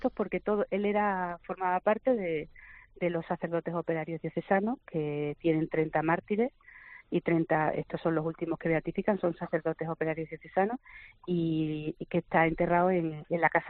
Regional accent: Cáceres, Extremadura, Spain; Nosotros somos de Cáceres, mi tío era de un pueblo de Cáceres, en Madrid, nació en Madrid

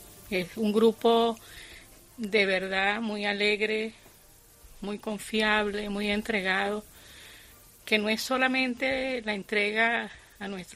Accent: Venezuela; Yo soy venezolana. Y tengo poco tiempo de haber llegado acá, apenas tengo 8 meses de haber llegado.

